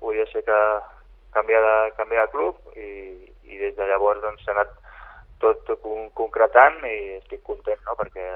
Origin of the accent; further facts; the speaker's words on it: Badalona, Catalonia, Spain; Al final jo vaig créixer allà, soc de Badalona